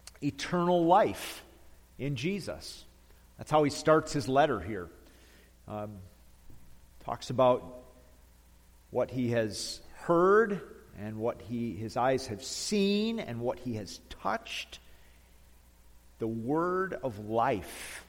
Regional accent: Detroit, Michigan, United States; Growing up in Detroit, I collected a lot of signatures, right?

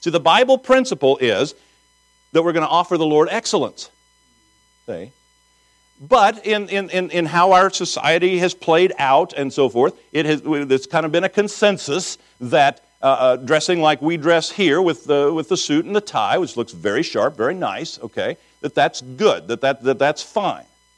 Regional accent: Kansas, United States; I came from Kansas.

